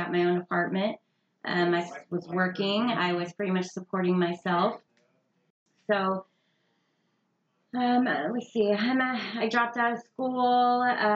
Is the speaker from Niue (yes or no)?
no; St. Joseph, Missouri, United States; I moved to Kansas City for the first time. I'm from St. Joe, so it's a small town. All I've known is just small town people and never really lived in a big city